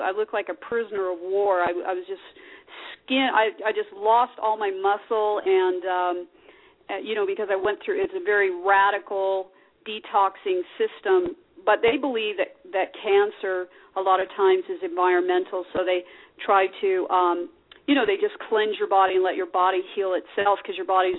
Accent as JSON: {"language": "English", "town": "Las Vegas", "region": "Nevada", "country": "United States", "tie": "born or raised there", "said": "I was put in the hospital here in Las Vegas. You know, this is my hometown. I grew up here at Sunrise Hospital."}